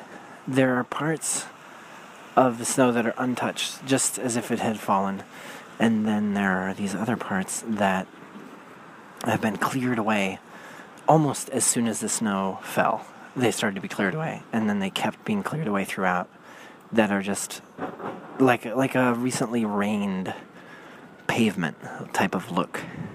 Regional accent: Pacific Northwest, United States; we grew up out west in the Northwest, which is really green, constantly green.

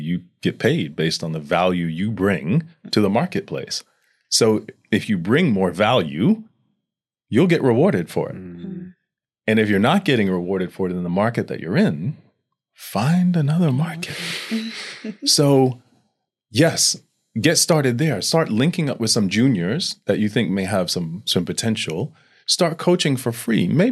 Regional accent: New York, United States; But I'm from New York.

